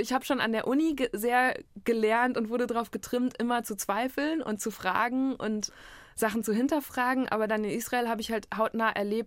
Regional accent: North Rhine-Westphalia, Germany; now in Berlin, Germany; die wohnen im Münsterland, wo ich aufgewachsen bin. Ich bin inzwischen in Berlin

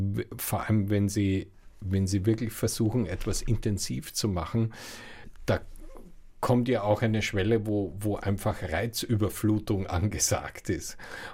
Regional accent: Linz, Upper Austria, Austria; wie in meiner Heimatstadt 1977 Sacre aufgeführt wurde, da war ich drinnen im Brucknerhaus in Linz

